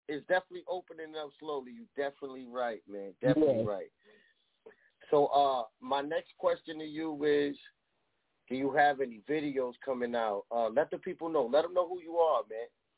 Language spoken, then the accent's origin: English; Bronx, New York, United States; I'm from the Bronx, but I'm out here in the Midwest.